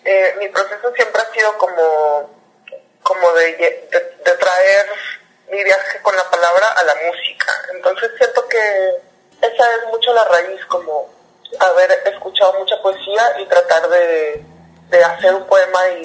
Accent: Culiacán, Sinaloa, Mexico; now in Guadalajara, Mexico; yo soy de Culiacán, Uh-huh. Ahora vivo en Guadalajara hace un ratote

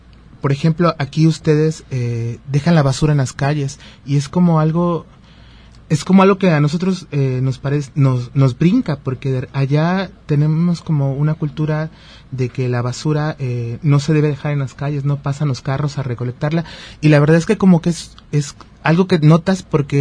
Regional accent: Chilpancingo, Guerrero, Mexico; Nosotros venimos de la ciudad de Chilpancingo, que es la capital del estado. No tenemos como mucho turismo, pero tenemos muchos centros turísticos cerca.

